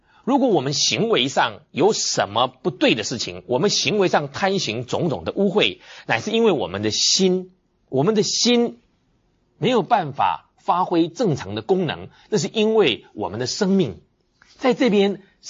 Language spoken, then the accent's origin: Chinese; southern Taiwan, Taiwan; 我小的时候是住在台湾的南部，当我小时候在台湾南部生长的时候，我们家里有一度种果树，我们家里大部分是种稻子的